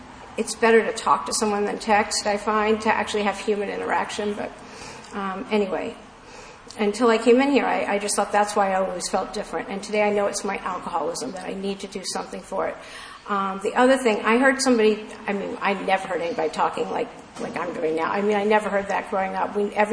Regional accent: Maryland, United States; I'm from the East Coast, from Maryland, the D.C. area.

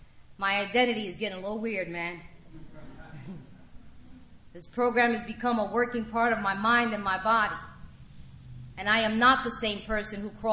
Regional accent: New York, United States; You probably gathered so far that I'm a New Yorker. Please do not tell me I sound like Rosie Perez.

